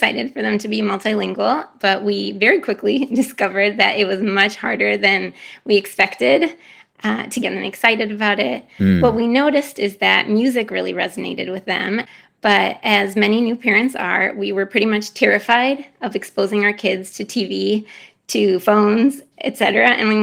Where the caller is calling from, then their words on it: Austin, Texas, United States; I'm calling in from Austin, Texas.